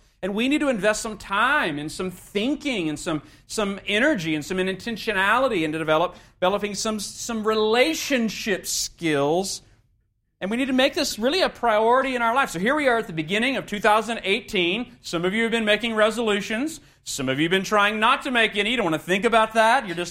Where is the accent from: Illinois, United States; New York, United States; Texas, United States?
Texas, United States; I'm from Texas, so this kind of goes with the territory.